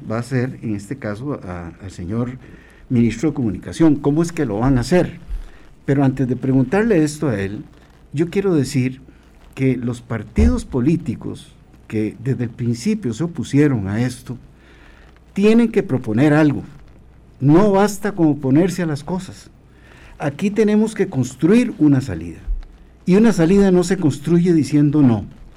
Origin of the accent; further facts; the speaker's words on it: Costa Rica; Y es que como costarricense yo tengo que decir esto